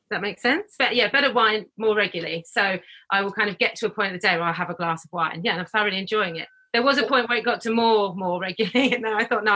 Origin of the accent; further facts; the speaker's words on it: Brighton, South East England, United Kingdom; I'm in Sussex, down in Limfield. Okay. It's a kind of in between Brighton and London. I'm from Brighton.